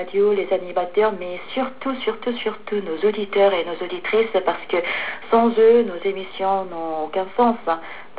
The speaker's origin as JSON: {"language": "French", "town": "Abidjan", "country": "Côte d’Ivoire", "tie": "born there", "also_born_or_lived": "Paris, France", "said": "je suis née en Abidjan, et dans un pays francophone, et c'est pour ça"}